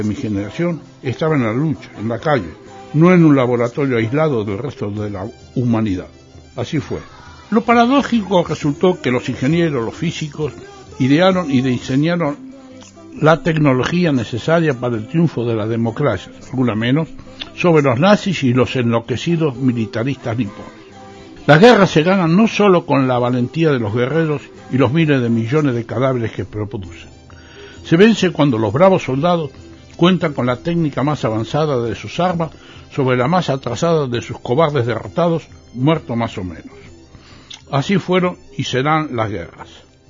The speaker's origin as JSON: {"language": "Spanish", "region": "Buenos Aires", "country": "Argentina", "tie": "born or raised there", "said": "Cambié de colegio primario un par de veces durante mi infancia, siempre en mi barrio natal, Parque Patricios."}